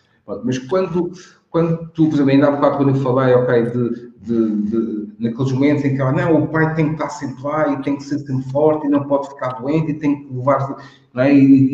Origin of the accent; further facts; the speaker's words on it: Madeira, Portugal; de onde eu vim, na Madeira, pelo menos naquela zona que parecia isso